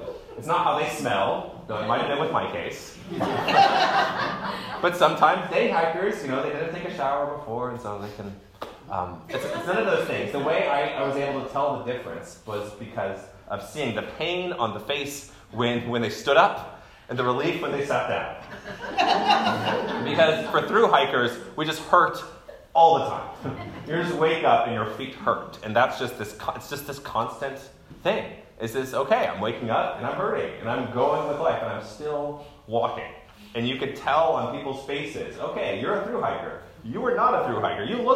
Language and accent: English; Texas, United States; And so eventually people were like, where are you from? Texas. Okay